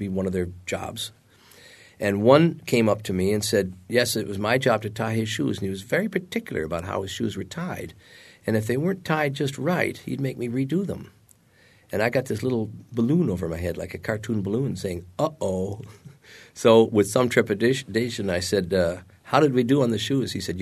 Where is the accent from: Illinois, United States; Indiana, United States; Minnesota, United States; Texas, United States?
Minnesota, United States; St. Paul; Minnesota, St. Paul, Minnesota.